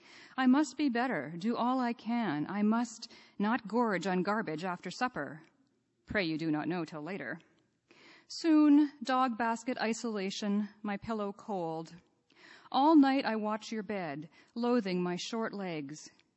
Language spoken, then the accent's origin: English; Saskatchewan, Canada; I'm from Saskatchewan. We don't have cottage. It's a cabin.